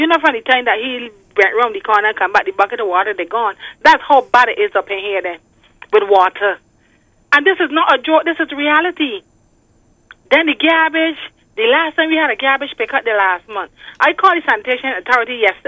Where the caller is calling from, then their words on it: White Hill, Saint Andrew, Jamaica; I'm calling from White Hill, St. Andrew.